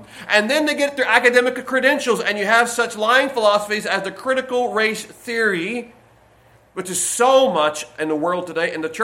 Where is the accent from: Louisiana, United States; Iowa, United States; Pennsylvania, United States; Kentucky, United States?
Kentucky, United States; when I was raised down in McGoffin County in the 60s and 70s